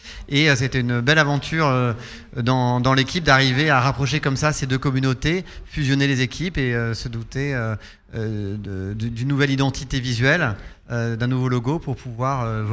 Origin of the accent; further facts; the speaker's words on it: Paris, Île-de-France, France; alors qu'on est parisien